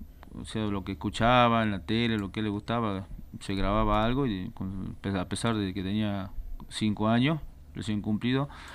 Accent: Salta, Argentina; nosotros somos salteños, le digo, ¿y dónde queda eso? Me pregunta ella.

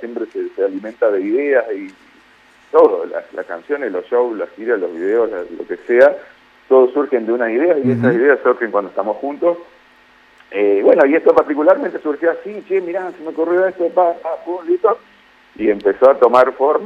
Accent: Paraná, Entre Ríos, Argentina; somos de Paraná y como termina el video, siempre seremos de Paraná.

